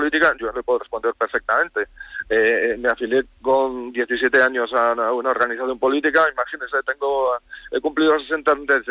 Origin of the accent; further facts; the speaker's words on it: Vigo, Galicia, Spain; lo mejor que yo puedo hacer en este momento por Galicia y por mi tierra, por aquí en Vigo